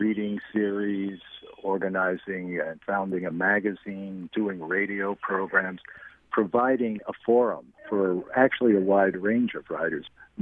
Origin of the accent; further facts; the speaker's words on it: New York City, New York, United States; I grew up in New York City. I've lived in cities 98% of my life.